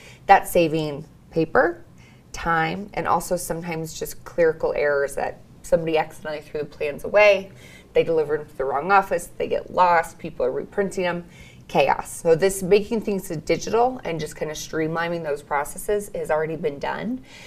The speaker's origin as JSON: {"language": "English", "town": "Reno", "region": "Nevada", "country": "United States", "tie": "born or raised there", "said": "So I'm fifth generation Nevadan, born and raised here in Reno, so it's my hometown."}